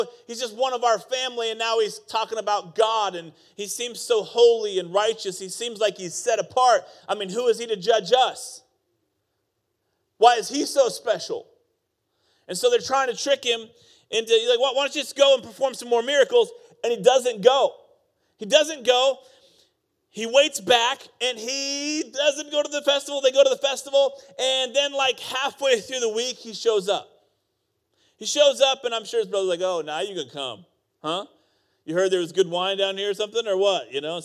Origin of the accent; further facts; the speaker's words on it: Iowa, United States; Now, I grew up in Iowa. You think that Missouri is redneck? Let me tell you something. Iowa got some redneck.